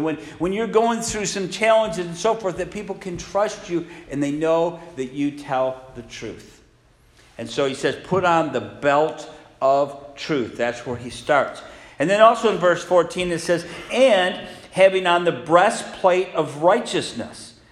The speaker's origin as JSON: {"language": "English", "region": "Michigan", "country": "United States", "tie": "born or raised there", "said": "there was my older sister, myself, and my younger brother, three of us. We grew up in Michigan."}